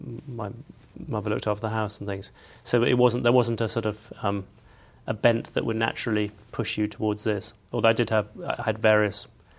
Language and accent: English; East Midlands, United Kingdom; I was born in London. I was raised in a place called Rutland, which is the smallest county in Britain.